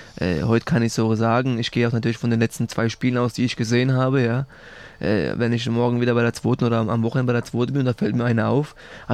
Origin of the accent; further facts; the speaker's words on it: Mannheim, Baden-Württemberg, Germany; Ich bin ein Mannheimer